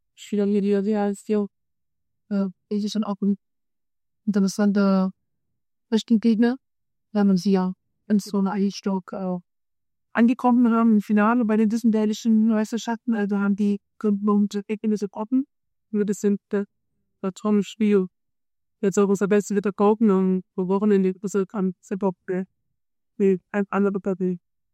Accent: Hechingen, Baden-Württemberg, Germany; Wir kommen ja beide aus Hechingen

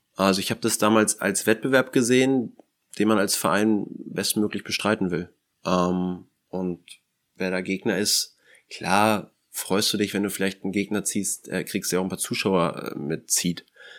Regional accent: Northern Germany, Germany; Also als Norddeutscher hatte ich mit dem restlichen Teil von Fußball-Deutschland, was jetzt zur Regionalliga angeht, noch nicht viel zu tun

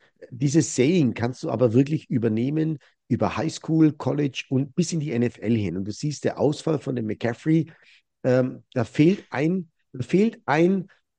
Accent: Bavaria, Germany; Ich bin halt ein Mittelfranke, ne?

